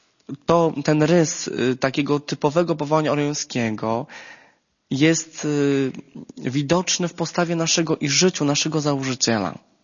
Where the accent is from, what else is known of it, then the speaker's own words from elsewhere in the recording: Malbork, Pomeranian Voivodeship, Poland; ja pochodzę z Malborka, więc to niedaleko jest właściwie